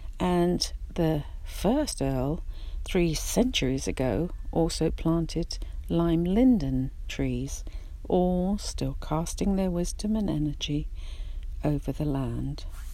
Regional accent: England, United Kingdom; Unfortunately for me, my hometown and village has now become a tourist hub, very expensive, and all the places I grew up with and love are financially now out of my realm.

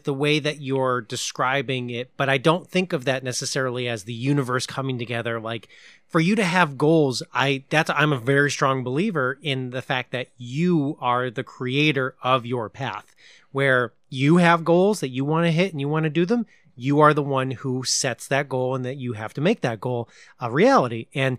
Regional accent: Pennsylvania, United States; born there; I was born in Northeast Pennsylvania

